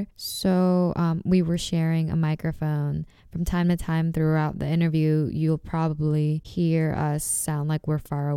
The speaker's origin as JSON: {"language": "English", "country": "United States", "said": "I'm Filipina American."}